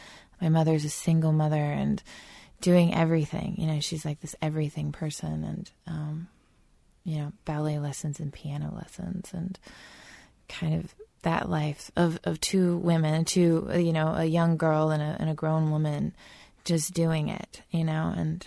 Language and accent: English; Alaska, United States; Well, that would be my grandfather, probably, growing up in Alaska on a gold mine. Just outside of Talkeetna, you drive for 3 hours and then fly in a little Cessna for half an hour and land on our airfield.